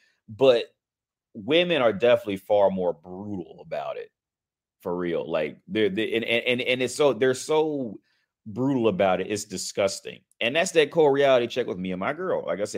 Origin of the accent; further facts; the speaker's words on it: United States; they'll accept me because I'm from America.